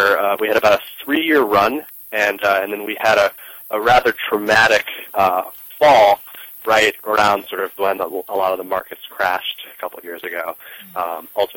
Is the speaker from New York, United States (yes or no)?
yes; Woodstock, New York, United States; I grew up in Woodstock, New York